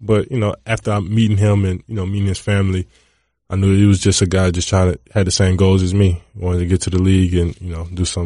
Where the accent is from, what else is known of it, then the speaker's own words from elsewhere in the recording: Atlanta, Georgia, United States; You know, I grew up in the suburbs, kind of. I went to school in the city. Great city. My favorite city. I feel like it's the best city in the United States. I argue with everybody about that every day. But, yeah, I love Atlanta.